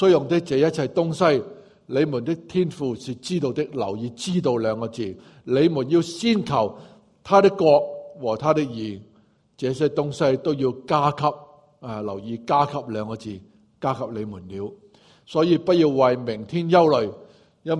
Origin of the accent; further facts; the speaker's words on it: Guangdong, China; accent: Cantonese; 用我们广东话来讲，就是不可以一脚踏两船。